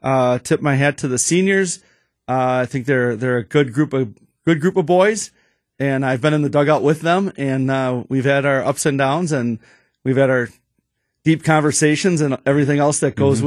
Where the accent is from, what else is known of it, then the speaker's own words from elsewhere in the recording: Oconomowoc, Wisconsin, United States; now in Waukesha, United States; We're born and raised in Oconomowoc, Western Waukesha County. He lives in Delafield now. I live in Waukesha. But we're very much Wisconsin.